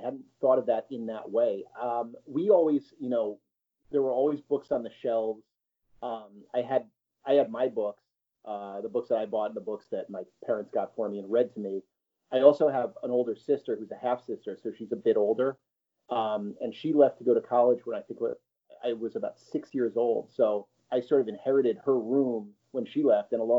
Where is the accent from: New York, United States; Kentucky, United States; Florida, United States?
New York, United States; Sag Harbor; which is a couple towns over from where I grew up in Sag Harbor, New York.